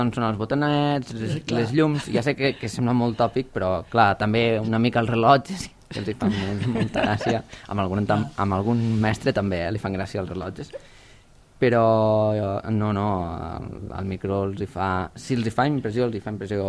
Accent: Els Guiamets, Catalonia, Spain; els Guiamets no ho dic, perquè sigui l'escola del meu poble

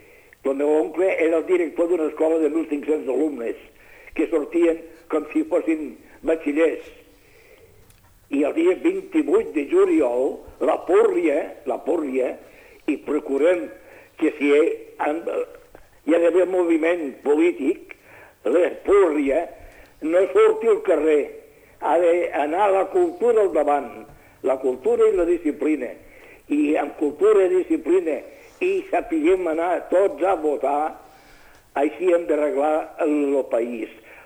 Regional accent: Catalonia, Spain; Jo sóc català, no me'l penseu, però he de dir el que jo veig.

